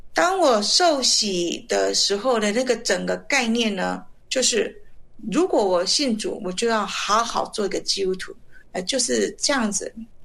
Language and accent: Chinese; Taiwan; now in Canada; 我现在目前是住在加拿大，但是其实呢，我是在台湾土生土长的哈，一直在这个台湾的环境下呢，大部分就是在拜鬼神的这个环境下长大